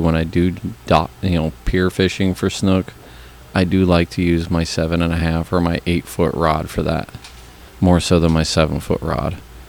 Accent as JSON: {"language": "English", "region": "Arizona", "country": "United States", "said": "because I never knew anything about Calcutta poles when I came out here visiting from Arizona."}